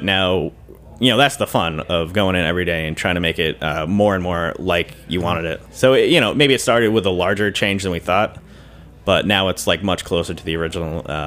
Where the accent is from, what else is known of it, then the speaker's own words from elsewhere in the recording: California, United States; I'm from California